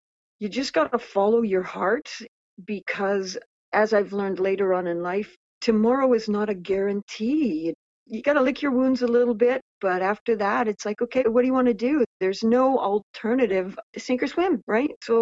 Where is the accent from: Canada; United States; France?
Canada; Vernon, British Columbia; also born or lived in Kamloops; I was born here in Vernon and moved away in grade 7 and moved to Kamloops and started grade 7.